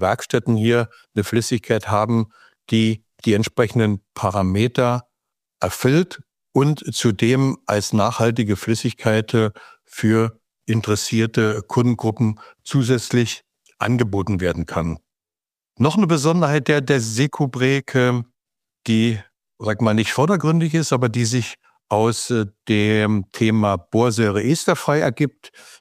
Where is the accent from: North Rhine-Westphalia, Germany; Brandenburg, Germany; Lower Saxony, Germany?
Brandenburg, Germany; Potsdam; ich komme ja aus Potsdam. Das ist hier in Brandenburg